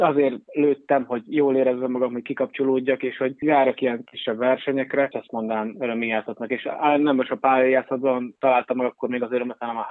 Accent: Hungary; tök jó, magyarok vagyunk, akkor vágjunk bele, próbáljuk ki mi is.

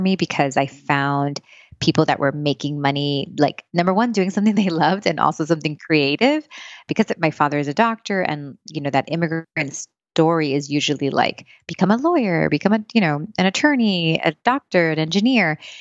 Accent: Miami, Florida, United States; also born or lived in Long Branch, New Jersey; But I moved here when I was young. So yes, I did get to grow up in sunny Miami.

